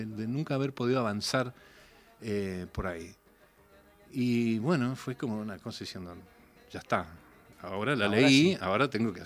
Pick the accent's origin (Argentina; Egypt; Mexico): Argentina; Córdoba; now in Buenos Aires, Argentina; yo soy cordobés, ¿no? Y vivo en Buenos Aires